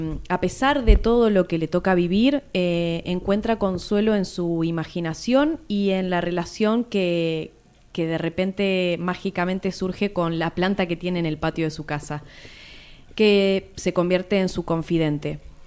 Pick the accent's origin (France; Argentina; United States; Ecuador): Argentina; soy argentina